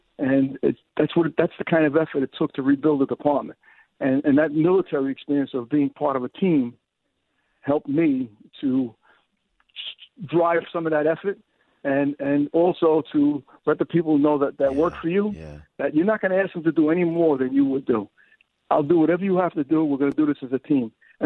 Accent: Brooklyn, New York, United States; Like, you know, a 20-year-old kid, I came from Brooklyn. I think the farthest I had ever been in my life was Jersey, and then all of a sudden I'm in Southeast Asia

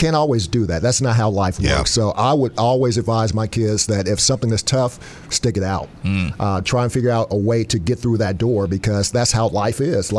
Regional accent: Indianapolis, Indiana, United States; I'm from Indianapolis.

